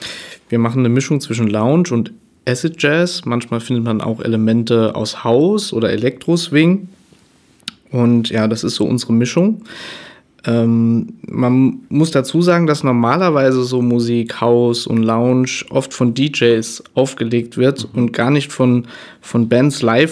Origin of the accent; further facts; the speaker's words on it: Saarland, Germany; ich bin ja auch Wahl-Kaiserslauterner. Ich wohne auch mittlerweile wieder im Saarland. Also ich bin Saarländer